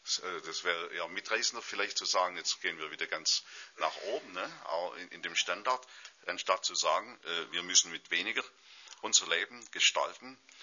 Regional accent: Ulm, Baden-Württemberg, Germany; Man hat die Bombennächte erlebt. Ich weiß das als Kind noch, wie sich das in Ulm ereignet hat.

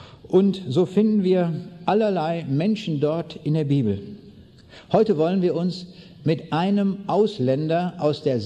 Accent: Braunschweig, Lower Saxony, Germany; also born or lived in East Prussia; Ich komme aus Braunschweig, aber geboren bin ich in Ostpreußen 1937.

